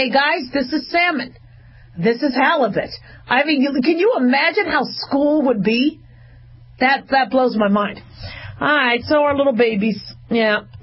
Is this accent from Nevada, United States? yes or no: yes; Las Vegas, Nevada, United States; I mean, I grew up in Vegas. So, and my father was a gambler.